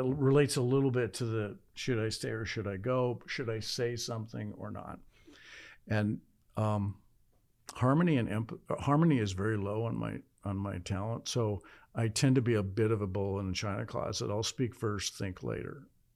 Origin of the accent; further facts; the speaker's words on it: Nebraska, United States; different than me growing up in Central Nebraska on a farm.